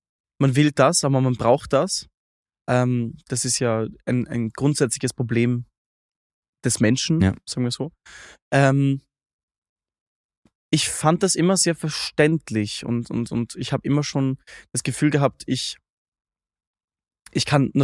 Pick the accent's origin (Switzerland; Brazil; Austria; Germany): Austria